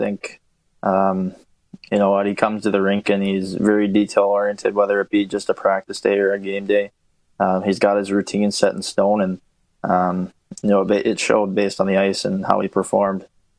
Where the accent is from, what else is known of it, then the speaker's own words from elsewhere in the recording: Gilroy, California, United States; I'm actually from the Bay Area, so Gilroy, California is where I was actually born.